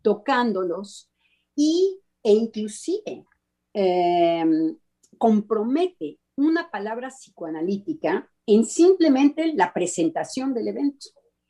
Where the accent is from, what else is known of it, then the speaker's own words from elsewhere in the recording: Mexico; esto es la parte reflexiva de los franceses que a mí me hacen verdaderamente babear como mexicana